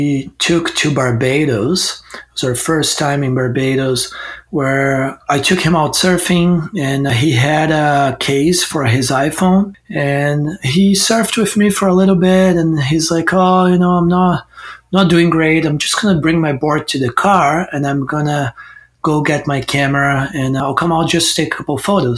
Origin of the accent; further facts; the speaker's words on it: Brazil; also born or lived in San Diego, United States; I used to live in San Diego, California. I'm from Brazil originally.